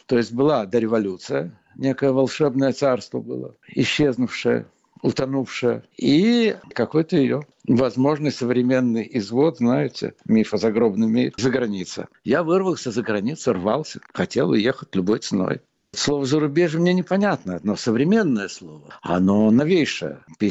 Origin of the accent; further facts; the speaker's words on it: Russia; moved away as an adult; Я уехал из России, мне было немногим больше 20.